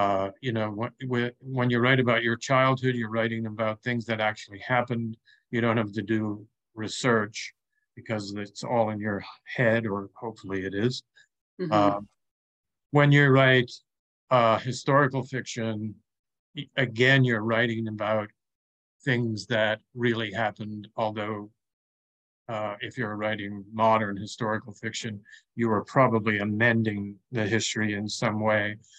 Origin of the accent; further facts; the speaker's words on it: Newfoundland and Labrador, Canada; It's the story of my eighth year growing up in Newfoundland, the most easterly province of Canada. And I lived in the most easterly part of that province, so way out in the North Atlantic.